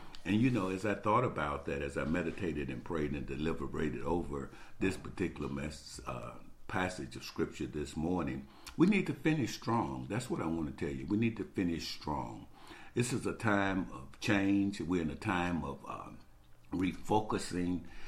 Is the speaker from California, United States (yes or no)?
no; Birmingham, Alabama, United States; I remember vividly when I was growing up in Birmingham, Alabama, it seemed like Christmas took for years to come.